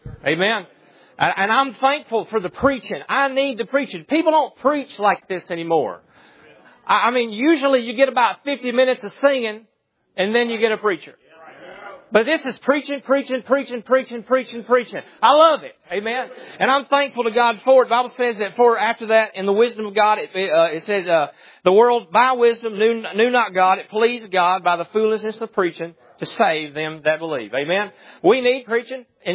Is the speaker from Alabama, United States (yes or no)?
yes; Alabama, United States; I am a little bit at a disadvantage because I am from Alabama. So I don't speak with all the syllables like the brother.